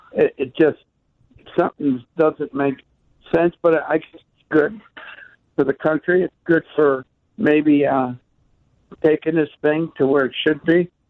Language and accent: English; Chicago, Illinois, United States; Where are you? I'm from the Chicago area.